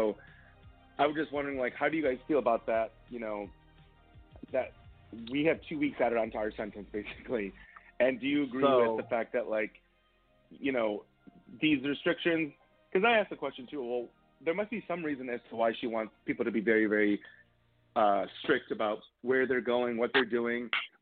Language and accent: English; Michigan, United States; I'm not from Lansing, but I'm from Michigan